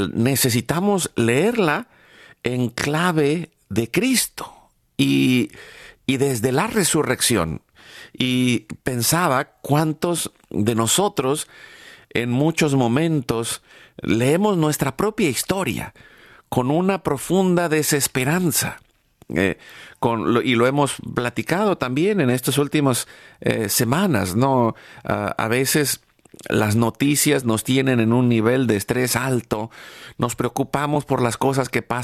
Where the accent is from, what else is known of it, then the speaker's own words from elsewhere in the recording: Mexico; moved away as an adult; En México, nosotros vivimos, nacimos en México, vivimos allá muchos años